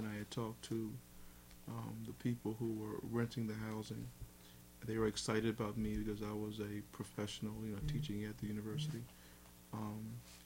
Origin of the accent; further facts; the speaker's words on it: Philadelphia, Pennsylvania, United States; also born or lived in Chicago; now in Lancaster, United States; born and raised in Philadelphia, it's a major urban area, and I spent a lot of my professional life, over 10 years, in the Chicago, Illinois area.